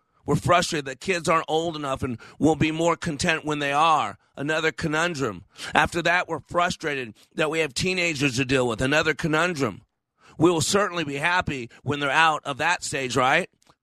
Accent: Texas, United States; However, I'm a Texan.

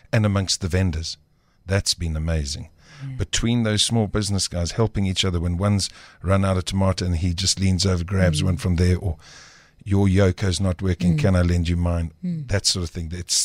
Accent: South Africa; born there; I lived abroad. I was born in South Africa and then I went overseas and then I came back.

